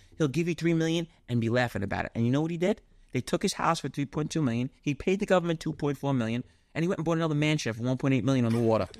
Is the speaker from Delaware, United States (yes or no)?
no; New York, United States; But yeah, everyone knows I'm from New York most of the time when I talk, or Boston. Please don't say Boston.